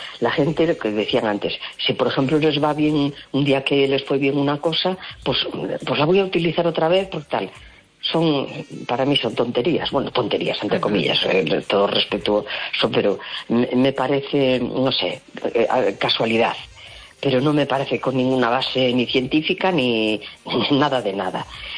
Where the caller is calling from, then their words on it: A Coruña, Galicia, Spain; de La Coruña.